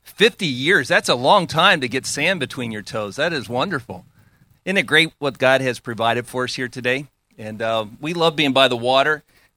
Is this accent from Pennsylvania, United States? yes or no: yes; Pennsylvania, United States; also born or lived in Maryland; I grew up along the Potomac River in western Maryland. I grew up in Pennsylvania, but we had a lot on the Potomac River.